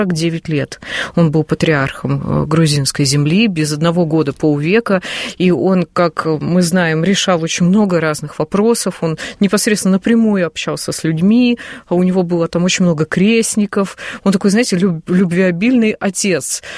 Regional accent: Moscow, Russia; Мы говорим, мы из Москвы.

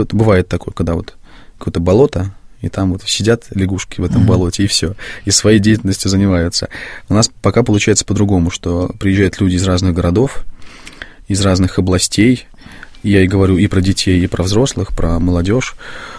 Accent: Moscow, Russia; Это москвичи все-таки, потому что я сам москвич.

